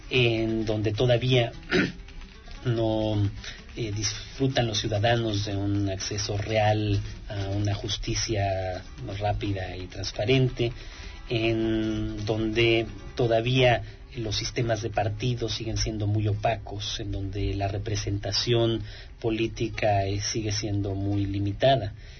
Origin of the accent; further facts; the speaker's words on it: Mexico; los mexicanos siempre nos decimos muy fácilmente latinoamericanos